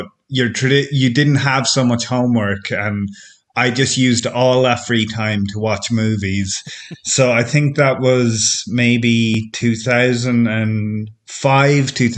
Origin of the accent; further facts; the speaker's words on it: Ireland; moved away as an adult; now in France; I'm from Ireland, but I'm living in France now, in rural France, working on a house.